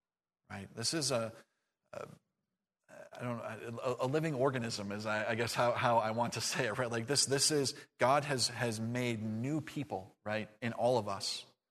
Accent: United States; born there; I love being an American. I'm glad to be in this country and to be born into this country

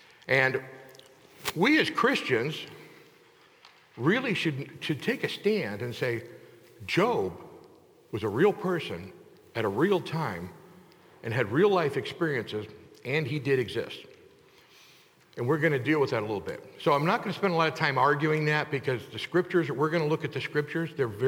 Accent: Texas, United States; I was from Texas, so Pecos Bill was a big deal.

